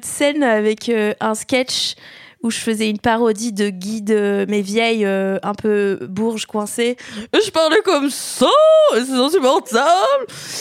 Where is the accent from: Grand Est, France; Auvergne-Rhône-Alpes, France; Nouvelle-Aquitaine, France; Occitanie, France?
Nouvelle-Aquitaine, France; Pau; Nous, on a grandi à Pau. Enfin, j'ai grandi à Pau. Ils sont installés à Pau, mes parents, pour nous avoir, ma sœur et moi.